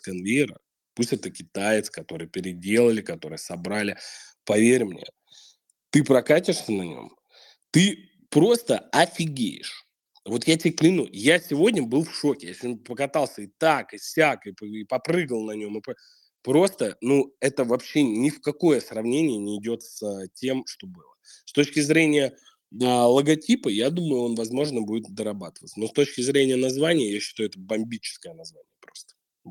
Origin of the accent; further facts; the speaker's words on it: Moscow, Russia; я москвич, вот я родился здесь, я всю жизнь прожил здесь, и я люблю свой город.